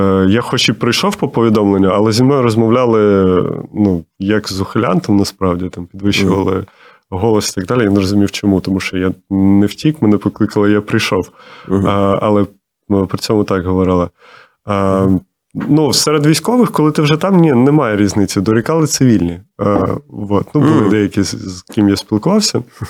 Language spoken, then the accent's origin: Ukrainian; Kherson, Kherson Oblast, Ukraine; коли ми були в окупації, я з Херсону